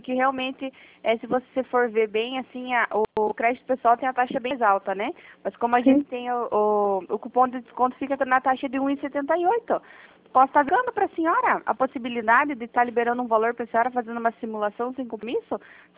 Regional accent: Guarapuava, Paraná, Brazil; Eu sou de Guarapava, Paraná, mas o valor é o mesmo.

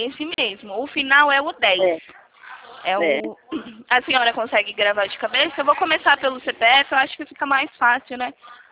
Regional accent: São José do Rio Preto, São Paulo, Brazil; Eu sou de Rio Preto.

